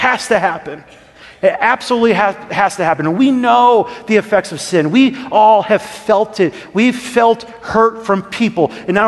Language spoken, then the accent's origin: English; Wisconsin, United States; I just grew up Lutheran. I'm from Wisconsin, and I'm a German. And so Germans are Lutheran in Wisconsin.